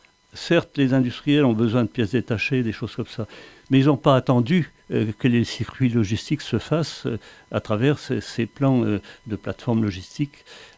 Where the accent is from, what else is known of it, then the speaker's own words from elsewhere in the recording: Saint-Jean-de-Védas, Occitanie, France; Moi, je suis de Saint-Jean-des-Védas, et pratiquement, on garde la politique actuelle.